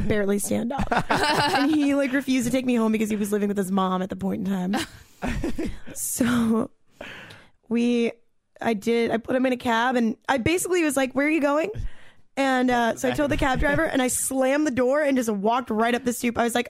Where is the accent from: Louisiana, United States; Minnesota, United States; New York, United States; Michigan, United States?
New York, United States; New York City; I am a New Yorker. I will show you around my hood.